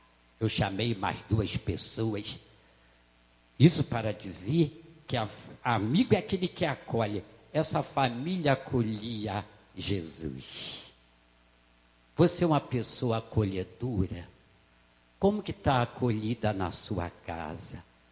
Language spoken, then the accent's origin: Portuguese; Rio de Janeiro, Brazil; Eu estava num local no Rio de Janeiro, eu sou do Rio de Janeiro